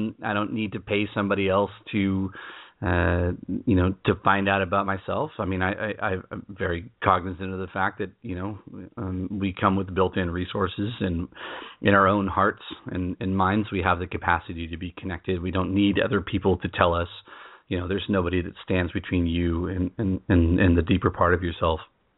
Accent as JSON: {"language": "English", "region": "California", "country": "United States", "tie": "born or raised there", "said": "I ended up working in Silicon Valley because I grew up in California"}